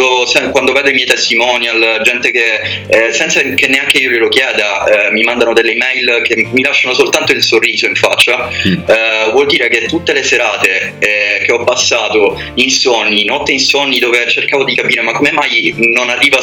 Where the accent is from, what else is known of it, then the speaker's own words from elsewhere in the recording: Sicily, Italy; now in Germany; sono passato da un luogo freddo a un altro, dalla Polonia qui in Germania, per cui aspetto di andare in Sicilia tra poco, nella mia terra natia.